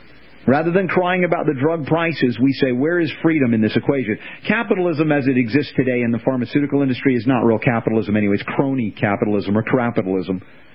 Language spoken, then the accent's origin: English; Canada; I'm from Canada.